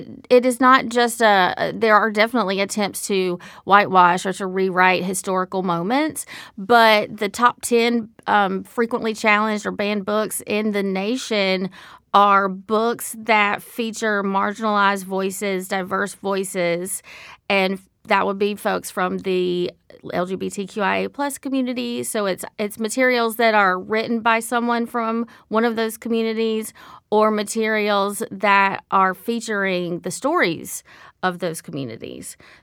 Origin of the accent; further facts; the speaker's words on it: South Carolina, United States; now in San Diego, United States; I grew up on the East Coast in South Carolina